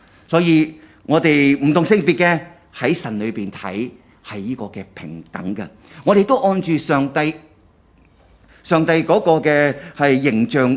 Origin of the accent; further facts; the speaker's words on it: China; 我们在中国民族长大，男尊女卑